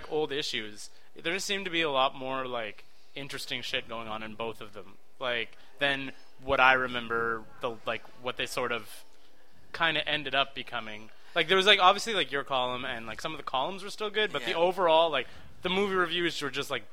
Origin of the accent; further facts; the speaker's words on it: Rosemere, Quebec, Canada; I grew up in Rosemere, so like a 40-minute train ride out kind of thing.